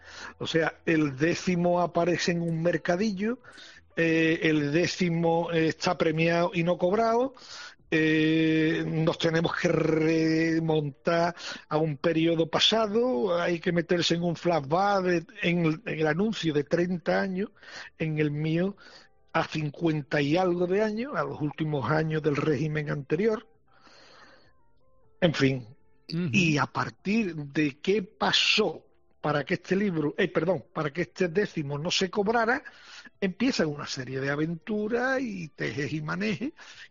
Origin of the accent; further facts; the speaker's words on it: Marchena, Andalusia, Spain; pues yo soy de Marchena